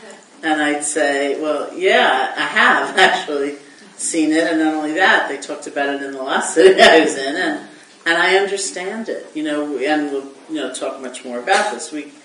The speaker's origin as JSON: {"language": "English", "region": "New York", "country": "United States", "said": "as I've described myself, I'm like a New Yorker, right?"}